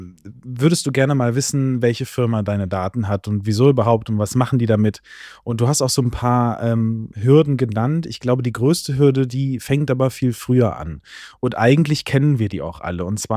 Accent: Wuppertal, North Rhine-Westphalia, Germany; Ich komme aus Wuppertal

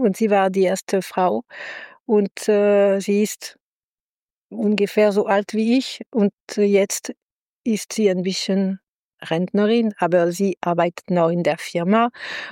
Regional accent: France; German is a second language; ich bin Französin, ich bin fast 63, ich bin Pensionistin seit Februar, ich habe in einer Firma seit 25 Jahren gearbeitet in Frankreich.

